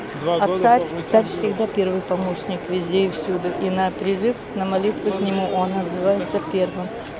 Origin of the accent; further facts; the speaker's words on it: Sochi, Krasnodar Krai, Russia; Вообще из Сочи.